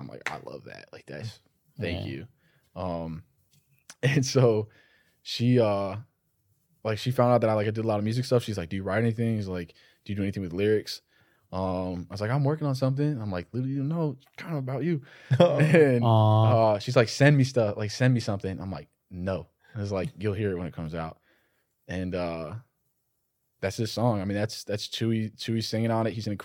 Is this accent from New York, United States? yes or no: yes; New York, United States; Here's the thing, bro. I grew up in New York.